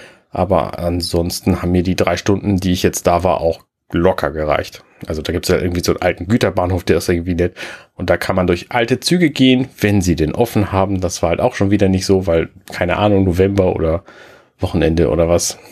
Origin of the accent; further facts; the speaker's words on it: Buxtehude, Lower Saxony, Germany; ich bin ja in Buxtehude auch groß geworden.